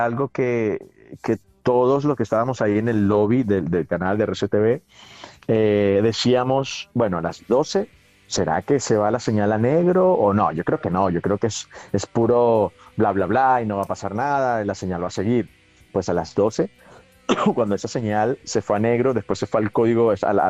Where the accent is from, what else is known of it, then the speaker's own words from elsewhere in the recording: Venezuela; moved away; Mira, normalmente una vez al año, es cuando ya me fui a vivir fuera de Venezuela, normalmente una vez al año.